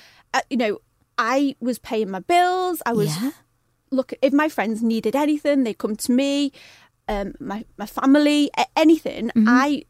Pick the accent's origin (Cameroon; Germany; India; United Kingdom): United Kingdom; Liverpool, North West England; My mum's old school. We grew up in the Dingle. Everyone knows everyone.